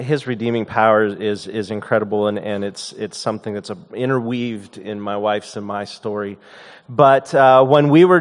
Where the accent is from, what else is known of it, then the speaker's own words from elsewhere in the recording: Los Angeles, California, United States; Growing up in Los Angeles, we live in an area that is not culturally Christian in any way. Church is not a part of culture here.